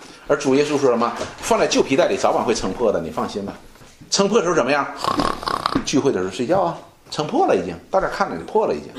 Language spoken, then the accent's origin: Chinese; China; 我中国人有句话叫五十步笑百步